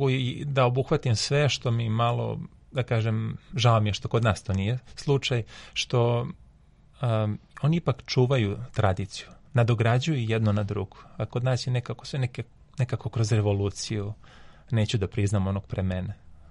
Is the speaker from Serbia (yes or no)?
yes; Inđija, Vojvodina, Serbia; ja sam rodom iz Indije, tu se dosta vozilo bicikla, naročito u vremenu mog detinjstva, otac i majka. A onda kad sam otišao u Belgiju